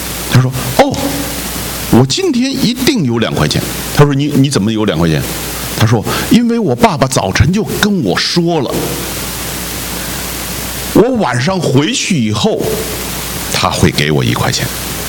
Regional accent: China; 这个我们中国人有一句俗语叫做信不信由得你

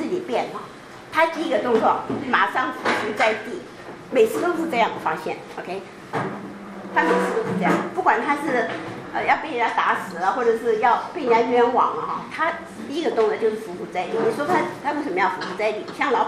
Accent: China; 哎，我们中国人有的也改名字，我记得哈

